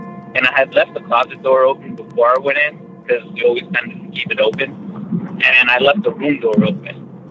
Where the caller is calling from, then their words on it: Dallas, Texas, United States; from Dallas, Texas again.